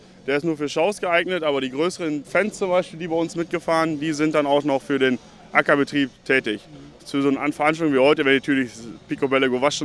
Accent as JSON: {"language": "German", "town": "Coesfeld", "region": "North Rhine-Westphalia", "country": "Germany", "said": "Wir kommen aus Coesfeld und wir sind heute Freitagabend schon mit 20 Treckern hier angereist"}